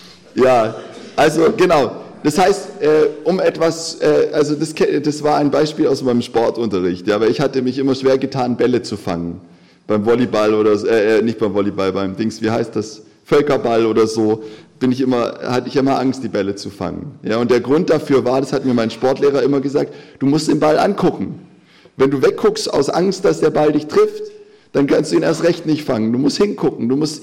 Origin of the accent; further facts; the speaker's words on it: Baden-Württemberg, Germany; ich komme ja aus Schwaben, da hat man immer gesagt, das darfst du fein nicht.